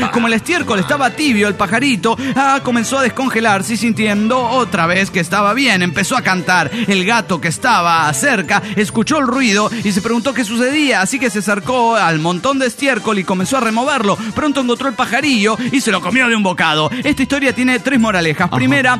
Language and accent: Spanish; Tulancingo, Hidalgo, Mexico; ¡Hola! ¿Qué tal? … de Tulancingo, Hidalgo, México.